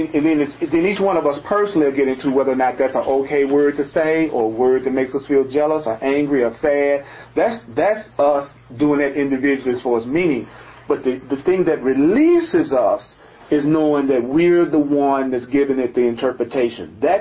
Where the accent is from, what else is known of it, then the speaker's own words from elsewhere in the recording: the South, United States; And so, you know, growing up in the South, a nigga was such a charged word.